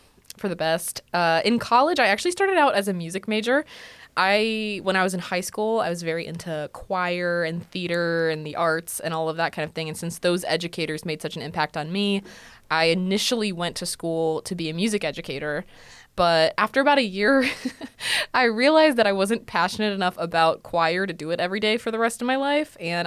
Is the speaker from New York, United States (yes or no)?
no; Sylvania, Ohio, United States; So I was born in Sylvania. I went through all the Sylvania schools. I went through Highland Elementary, McCord Junior High, and then Northview High School.